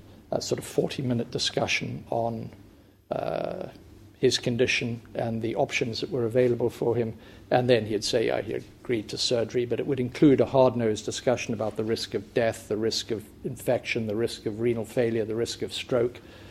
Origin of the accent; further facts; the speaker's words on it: England, United Kingdom; they were told I came from England, and some guy said to me, do you work for the NHS?